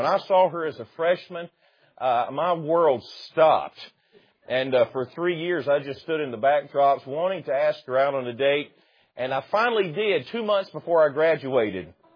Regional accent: Alabama, United States; I was raised in Alabama, and so we were visiting with them for a little while

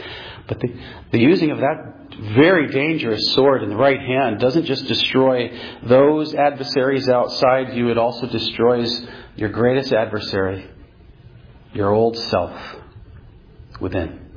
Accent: Northeast, United States; And, you know, we're from the Northeast.

